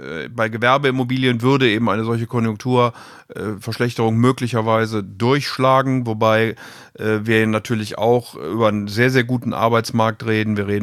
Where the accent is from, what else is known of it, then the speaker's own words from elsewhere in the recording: Rhineland, Germany; da, wo ich herkomme, nämlich im Rheinland.